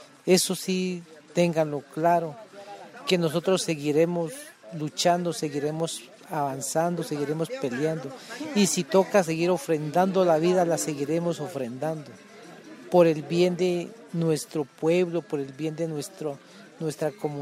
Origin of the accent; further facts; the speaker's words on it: Colombia; Somos personas, somos indígenas, de igual como cualquier colombiano.